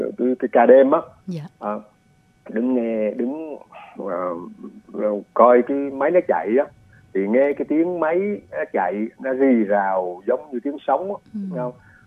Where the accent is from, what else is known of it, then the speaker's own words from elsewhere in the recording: Tuy Hòa, Phú Yên, Vietnam; moved away as an adult; also born or lived in Saigon; now in Canada; nhưng mà cũng để cho quý vị biết … là sinh trưởng tại Tuy Hòa, Phú Yên, thấy không? Khi mà lớn lên thì mình học đại học luật khoa của Đại học Sài Gòn, thấy không?